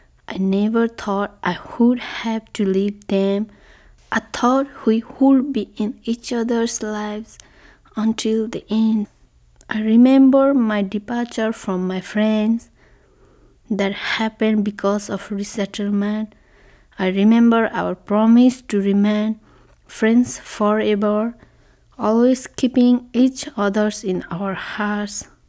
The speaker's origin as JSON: {"language": "English", "country": "Nepal", "said": "from Nepal"}